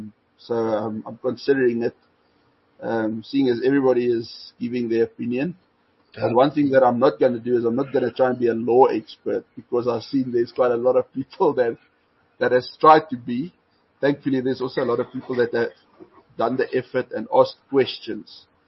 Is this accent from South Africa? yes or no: yes; South Africa; I am a South African. I am a Springbok supporter